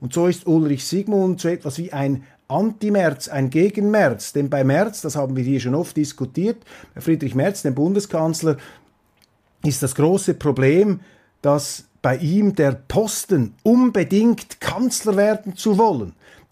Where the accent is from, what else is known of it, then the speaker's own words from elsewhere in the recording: Switzerland; ist für mich wichtig, als Schweizer sowieso, denn Deutschland ist ein enorm wichtiges Land für Europa, aber eben auch für unser Land, für die Schweiz